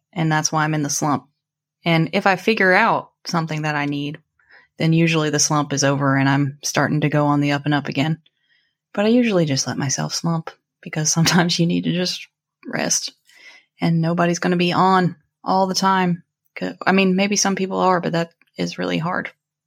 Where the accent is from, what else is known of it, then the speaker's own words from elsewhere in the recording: Atlanta, Georgia, United States; now in Durham, United States; So I live in Durham, North Carolina, like outside of Durham. And I grew up in Atlanta, so being in a city is not weird.